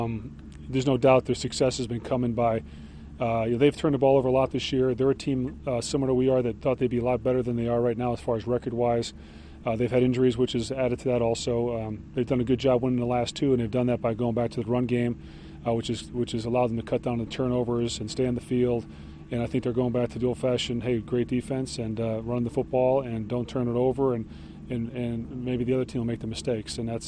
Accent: East Coast, United States; You know, I'm from the East Coast, so I've seen it all the time on all sports, not just football.

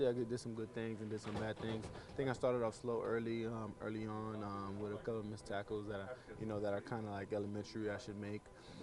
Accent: Miami, Florida, United States; I'm from Miami. I grew up in Miami, so most of my family's there.

